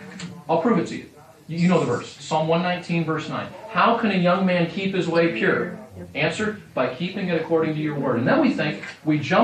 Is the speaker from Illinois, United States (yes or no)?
no; Texas, United States; I'm from Texas.